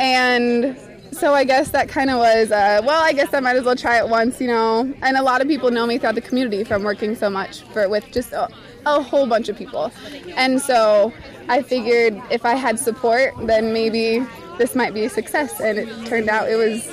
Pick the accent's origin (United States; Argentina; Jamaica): United States; Audubon; I am from Audubon, and I just graduated.